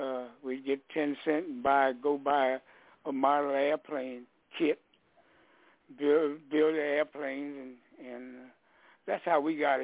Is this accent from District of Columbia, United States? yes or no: yes; Washington, District of Columbia, United States; I grew up in Washington, D.C.